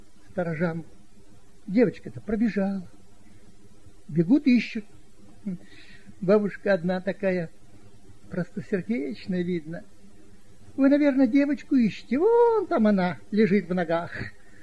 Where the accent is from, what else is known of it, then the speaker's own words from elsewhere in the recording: Saint Petersburg, Russia; Ну и пресвитер узнал, что я из Ленинграда.